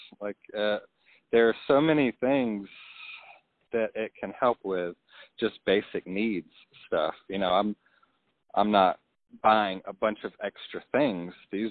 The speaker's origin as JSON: {"language": "English", "town": "Candler", "region": "North Carolina", "country": "United States", "said": "I'm from Candler, North Carolina, and I work as an Amazon driver."}